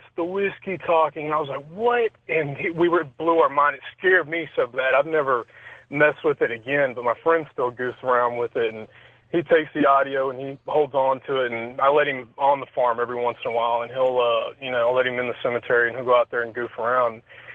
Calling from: Lexington, Kentucky, United States; from Lexington, Kentucky, WLAC.

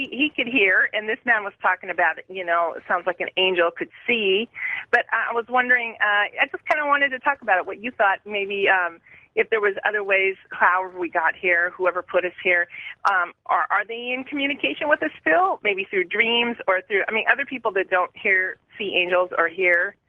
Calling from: Mill Creek, Washington, United States; Mill Creek, Washington.

